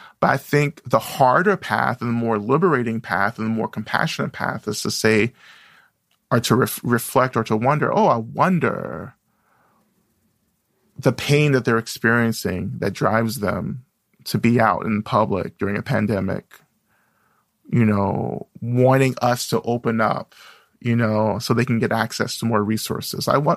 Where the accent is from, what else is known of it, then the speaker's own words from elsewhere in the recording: Georgia, United States; I grew up in the South in North Georgia, and still a lot of Klan activity, a lot of, like, white supremacist activity, especially now in these Trump years.